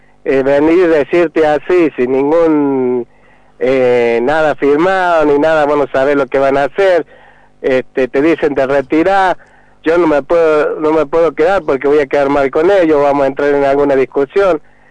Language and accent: Spanish; Río Cuarto, Córdoba, Argentina; born there; moved away as an adult; now in San Luis, Argentina; yo soy nacido en Río Cuarto, pero de los 20 años que me vine acá a San Luis, estuve en San Martín